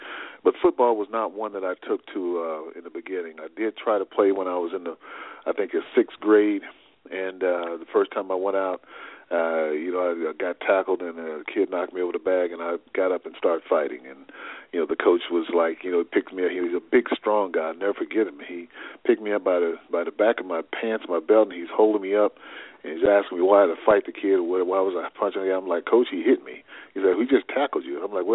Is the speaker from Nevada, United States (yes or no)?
yes; Las Vegas, Nevada, United States; lifestyle that I grew up with in Las Vegas, Nevada.